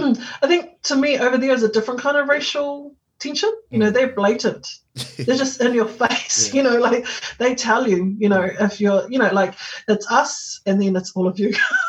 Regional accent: Papakura, Auckland, New Zealand; like for me growing up in Papakura, we understood how to work together.

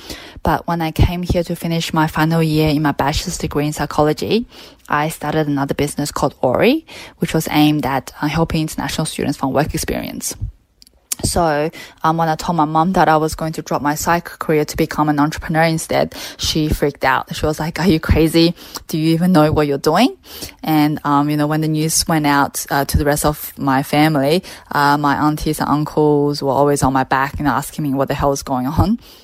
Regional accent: Adelaide, South Australia, Australia; I grew up in Adelaide, and I think it would have been second year of university.

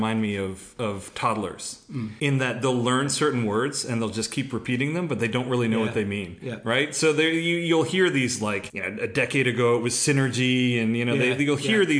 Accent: Connecticut, United States; Because I remember where I grew up was in Connecticut, and they had tractor trailers

